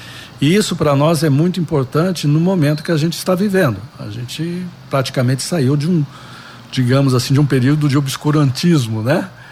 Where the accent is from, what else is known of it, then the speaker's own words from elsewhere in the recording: Londrina, Paraná, Brazil; A minha memória afetiva, ela é pé vermelho. Quer dizer, minha adolescência eu passei aqui em Londrina, né? A minha família toda mora aqui em Londrina.